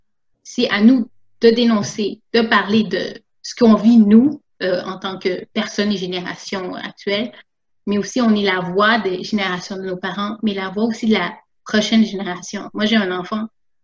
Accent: Quebec, Canada; je suis née, éduquée au Québec. J'ai eu mon éducation de A à Z ici, donc je connais votre culture et qui est ma culture.

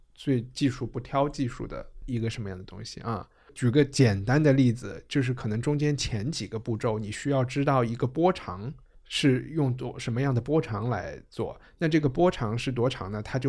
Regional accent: United States; 我们美国人去太空送了一张黄金的一个

